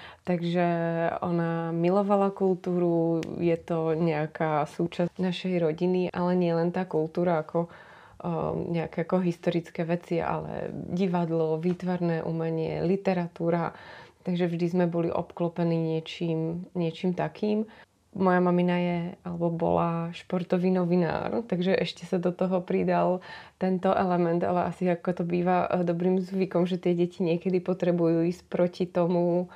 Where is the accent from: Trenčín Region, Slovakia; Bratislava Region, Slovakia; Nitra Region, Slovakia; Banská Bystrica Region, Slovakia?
Bratislava Region, Slovakia; Bratislava; Ja som sa v Bratislave narodila a som hrdá Bratislavčanka a Bratislavu mám strašne rada, pretože som tam prežila celý svoj detský život a veľkú časť puberty.